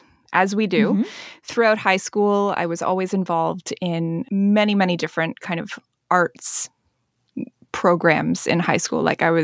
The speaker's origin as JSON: {"language": "English", "country": "Canada", "said": "like a secret underground club that we're all like, oh, and we're Canadian."}